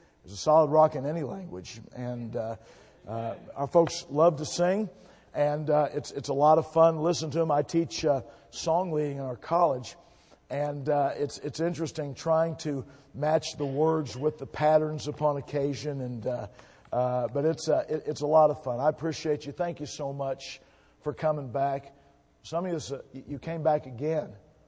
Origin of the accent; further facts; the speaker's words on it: Ohio, United States; moved away; I'm originally from Ohio. I now live in Ganado, Arizona.